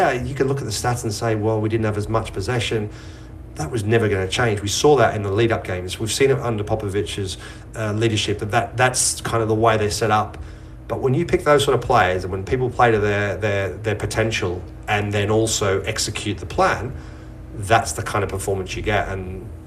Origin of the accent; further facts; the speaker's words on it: Australia; This is what we dreamed of as guys growing up, young footballers growing up in Australia, my generation of players.